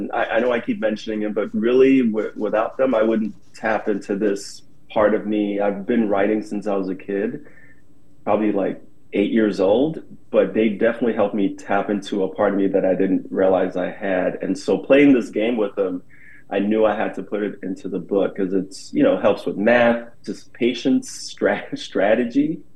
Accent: Ghana; I'm Black, but I was born and raised in Ghana.

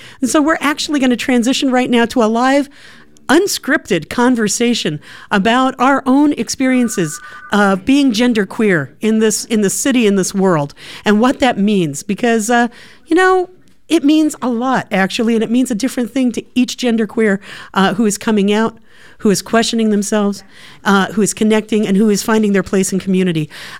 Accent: Portland, Oregon, United States; because I grew up in Portland. I was born here.

